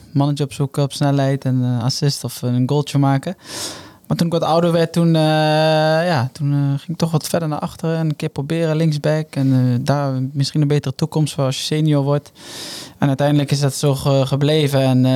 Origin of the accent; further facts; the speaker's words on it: Elst, Gelderland, Netherlands; We komen uit dezelfde streek. Ja, hij komt uit Arnhem, ik kom uit Elst.